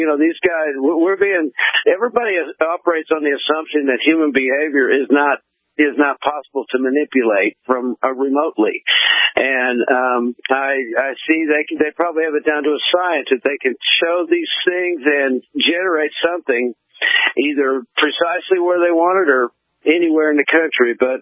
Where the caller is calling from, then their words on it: Austin, Texas, United States; I've been in McAllen now for 3. I'm from Austin